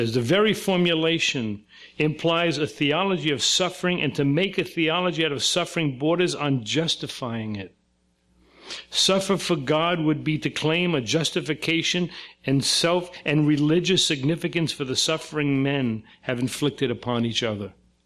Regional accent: Brooklyn, New York, United States; I grew up in a way, I grew up in Brooklyn, like I said, a big Italian family

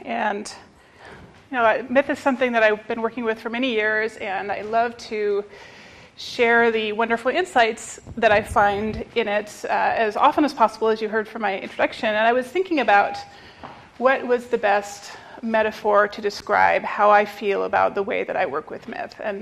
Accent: Alaska, United States; I was thinking about growing up in Alaska, as I did.

